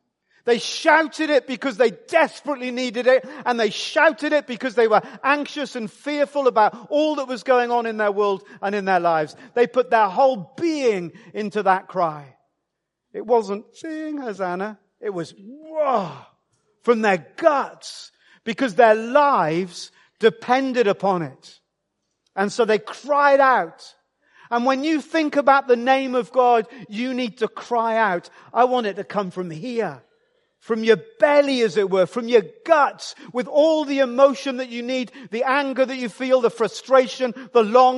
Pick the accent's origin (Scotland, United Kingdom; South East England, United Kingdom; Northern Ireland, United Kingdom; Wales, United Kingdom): Wales, United Kingdom; Perhaps it's just me growing up in Wales, which is nearer to heaven than most other countries.